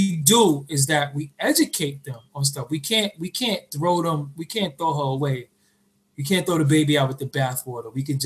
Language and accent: English; Brooklyn, New York, United States; As you know, I'm from Waverly Avenue, and they moved to Washington Avenue.